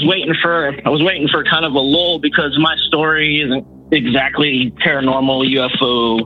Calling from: Walla Walla, Washington, United States; Walla Washington. Walla, just a little bit closer than Battleground, actually. We're straight south, southeast Washington.

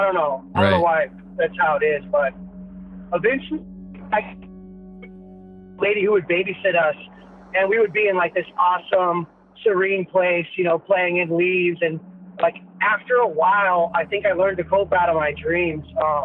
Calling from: San Diego, California, United States; from San Diego, right here in California.

